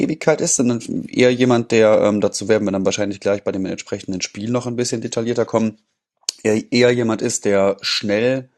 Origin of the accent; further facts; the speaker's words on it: Dortmund, North Rhine-Westphalia, Germany; als Dortmunder